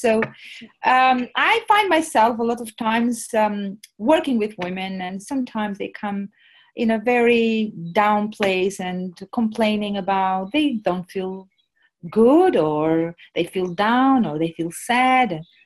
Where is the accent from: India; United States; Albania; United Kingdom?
Albania; I created a big movement in Albania, because I'm from Albania.